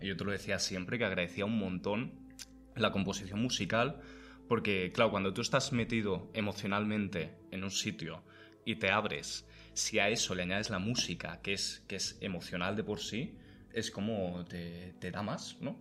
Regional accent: Madrid, Community of Madrid, Spain; Sí, soy madrileño.

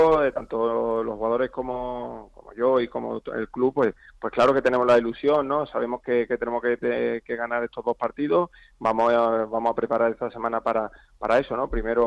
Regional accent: Cádiz, Andalusia, Spain; yo que soy de allí de Cádiz en mi tierra

